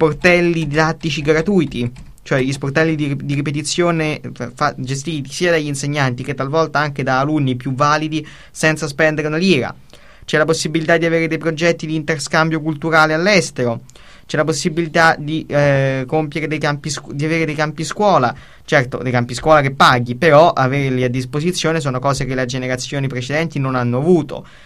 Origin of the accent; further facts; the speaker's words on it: Monterotondo, Lazio, Italy; ha parlato molto e anche bene del mio paese, appunto Monterotondo